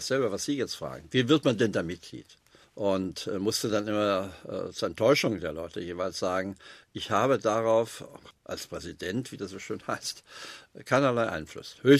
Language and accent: German; West Germany, Germany; und dann war ich plötzlich auf der Ostseite als Westdeutscher